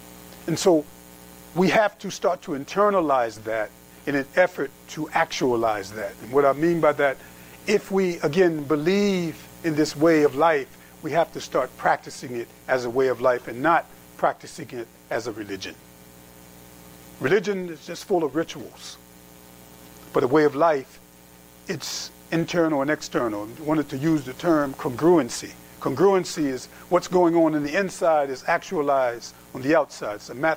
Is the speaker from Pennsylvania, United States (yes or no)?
yes; Philadelphia, Pennsylvania, United States; You know, when I was growing up in the Philadelphia area, you know, again, the many brothers and sisters have heard me say this before, we used to call people PTMs, part-time Muslims.